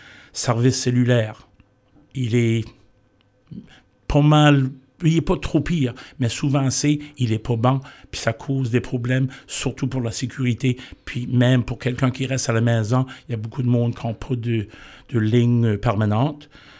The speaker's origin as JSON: {"language": "French", "region": "Nova Scotia", "country": "Canada", "said": "Moi, je suis fier acadien. J'ai toujours aimé la culture, la langue, et c'est ça."}